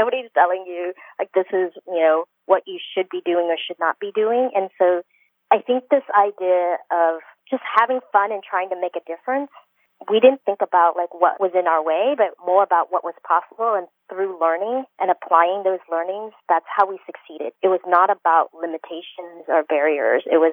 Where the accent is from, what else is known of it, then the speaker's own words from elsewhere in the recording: Indiana, United States; also born or lived in Vietnam; So I was born in Vietnam, and I came over as a Vietnamese refugee in 1980. Instead of going to California or New York, I ended up in a small town in Indiana. Growing up there, we were one of the few Asian families in that town.